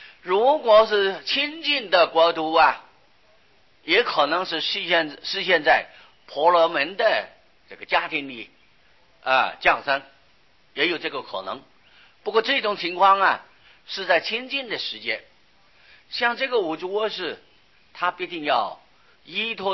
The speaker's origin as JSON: {"language": "Chinese", "country": "China", "said": "不过在我们中国人的一向的习惯啊，认为释迦牟尼佛在做太子的时候都是19岁出家啊"}